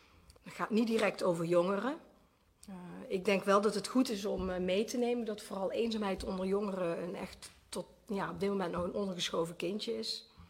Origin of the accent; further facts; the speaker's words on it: North Brabant, Netherlands; moved away; Ik kom uit Brabant van oorsprong en ik woon sinds ruim een jaar in deze gemeente.